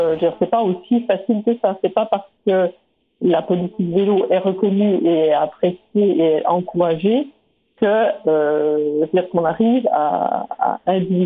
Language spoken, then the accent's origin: French; Quebec, Canada; moi j'ai grandi au Québec. Mon village, j'ai toujours utilisé le vélo au quotidien pour mes déplacements